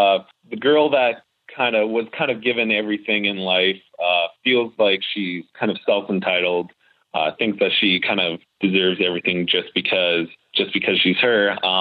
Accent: Edmonton, Alberta, Canada; I'm 24 years old. I'm from Edmonton, Alberta. My current occupation is a bartender. I grew up in a small town. It's actually considered a hamlet. It's so small.

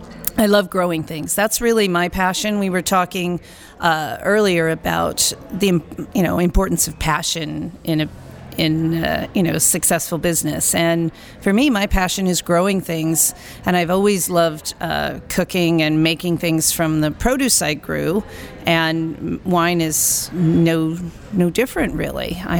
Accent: Napa Valley, California, United States; Well, I was saying I grew up in the Napa Valley, and my parents grew up in the Napa Valley.

